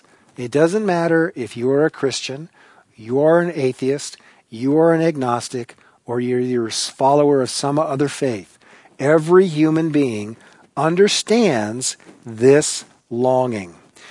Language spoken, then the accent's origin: English; Newton, Iowa, United States; I grew up in my hometown of Newton, Iowa. It's about 30 miles east of Des Moines, right there on Interstate 80.